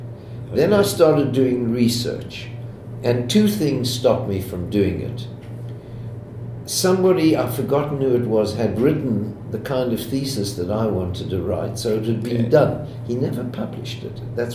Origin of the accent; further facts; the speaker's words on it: Israel; because we came from Israel, I suppose he